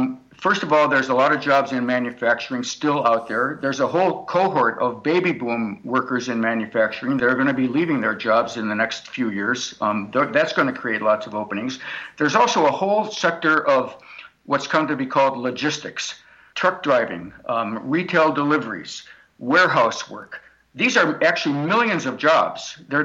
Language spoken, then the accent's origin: English; Rochester, New York, United States; When I was growing up in Rochester, New York, 50,000 people worked for Eastman Kodak.